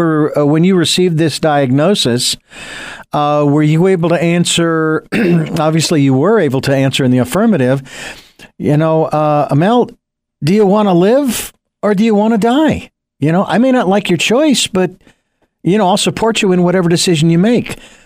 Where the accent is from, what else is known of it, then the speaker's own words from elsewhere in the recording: Phoenix, Arizona, United States; I was born and raised in Phoenix, so I know about hot.